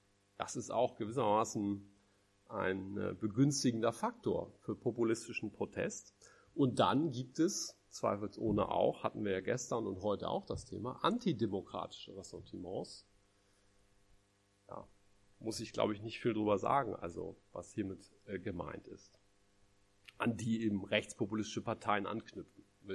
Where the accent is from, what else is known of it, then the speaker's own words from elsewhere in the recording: Hamburg, Germany; Ich komme ja aus Hamburg